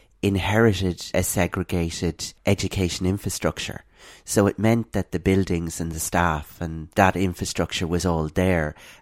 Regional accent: Connacht, Ireland; community of South Roscommon, where I was originally from.

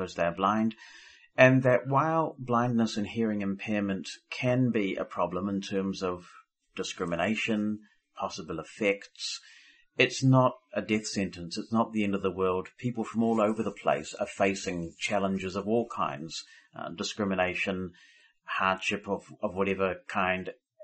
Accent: New Zealand; But also growing up in New Zealand

